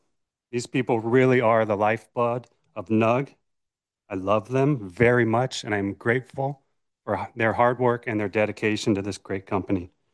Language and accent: English; Alameda, California, United States; I was born and raised in Alameda